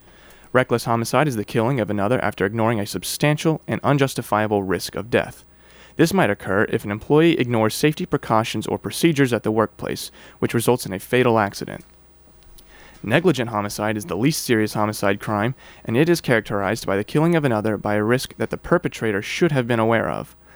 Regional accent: New Orleans, Louisiana, United States; born there; now in Tennessee, United States; I was born in New Orleans, but I've been living in Middle Tennessee for about 15 years now.

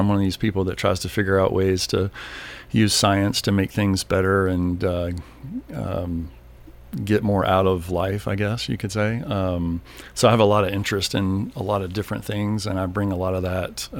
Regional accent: Mississippi, United States; I'm originally from Mississippi, the oldest of four.

